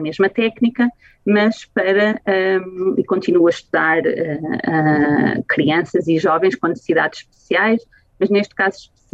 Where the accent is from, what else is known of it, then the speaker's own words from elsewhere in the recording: Lisbon, Portugal; eu sou natural de Lisboa, fui a Braga